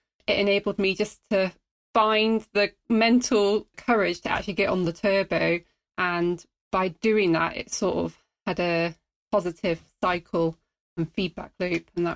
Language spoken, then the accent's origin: English; Wales, United Kingdom; Growing up in Wales, you know, you just end up riding the lanes, riding big miles.